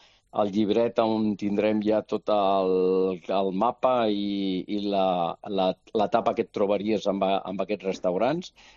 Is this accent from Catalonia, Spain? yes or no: yes; El Prat de Llobregat, Catalonia, Spain; born there; jo que vaig néixer ja aquí al Prat